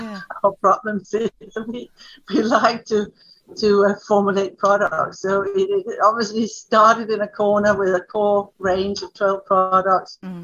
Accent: Denmark; English is a second language; Yeah, it actually started back in Denmark, as you can hear my accent. Yeah. I'm Danish.

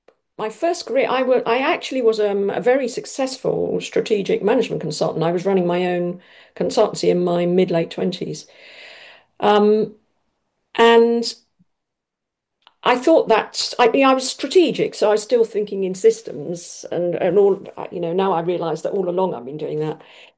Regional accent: South West England, United Kingdom; on my mother's side of the family, I have 1,000 years direct lineage in Cornwall. So I come from Cornwall.

